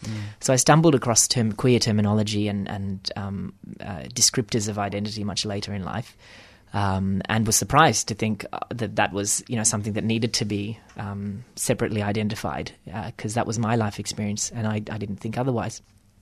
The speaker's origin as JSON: {"language": "English", "country": "Australia", "tie": "born or raised there", "said": "I think the experience of being Indian in Australia has been very interesting for me growi"}